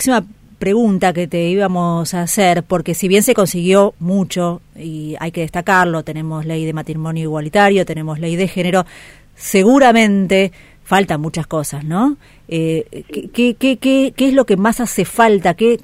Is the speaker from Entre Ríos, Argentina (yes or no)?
no; Avellaneda, Buenos Aires Province, Argentina; porque soy de Avellaneda